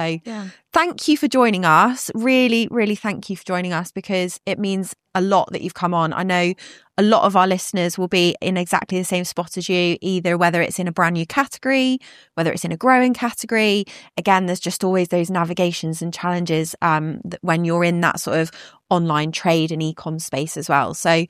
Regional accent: France; I grew up in France. So for us, we grew up around the vineyards and tasting wine and all of that stuff.

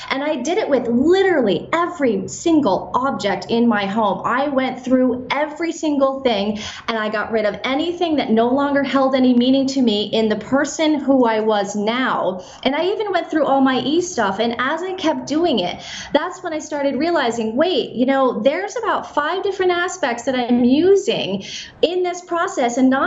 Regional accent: Vermont, United States; now in Brooklyn, United States; as you said, I live in Brooklyn now, but I grew up in Vermont.

